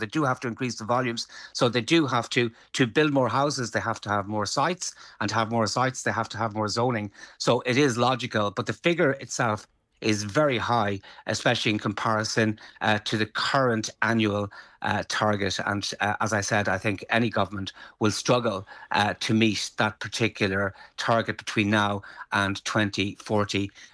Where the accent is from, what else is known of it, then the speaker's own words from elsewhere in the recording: Galway, Connacht, Ireland; When I grew up in Galway in the 70s and the 80s